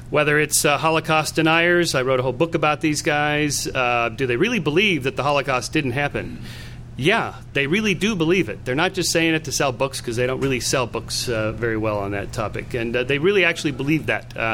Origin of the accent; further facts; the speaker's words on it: California, United States; I'm from Southern California. We're on the left coast over there.